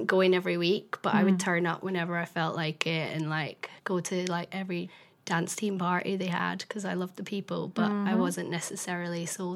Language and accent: English; Scotland, United Kingdom; now in England; I'm from a wee town in the middle of nowhere, really, in Scotland.